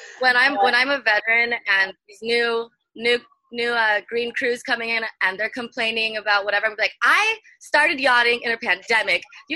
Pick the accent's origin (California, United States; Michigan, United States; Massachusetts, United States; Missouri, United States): California, United States; San Diego; Even though I grew up in a Navy town, I grew up in San Diego, California.